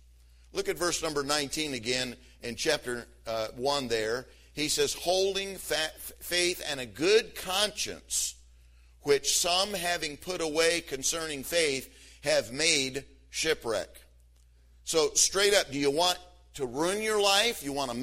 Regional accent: Michigan, United States; when I grew up in Michigan, I grew up on a fruit farm, and I mean the kind that you eat. And so we had like 500 acres of fruit.

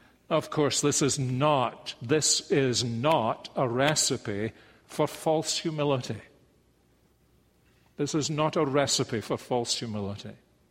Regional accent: Scotland, United Kingdom; I was brought up to believe in Scottish exceptionalism.

